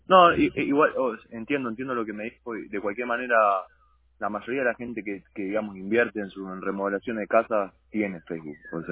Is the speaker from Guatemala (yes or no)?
no; Argentina; soy argentino, sí.